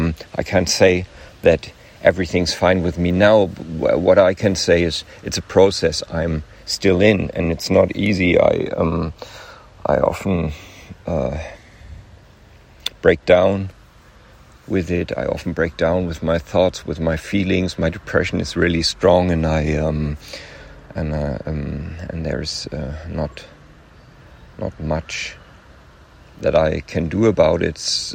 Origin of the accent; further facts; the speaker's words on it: Hamburg, Germany; I come from Hamburg in Germany.